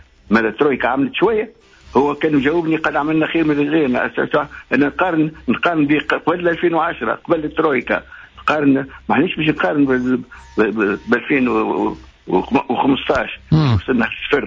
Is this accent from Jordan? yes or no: no; Tunisia; والمال موجود عندنا في تونس المال موجود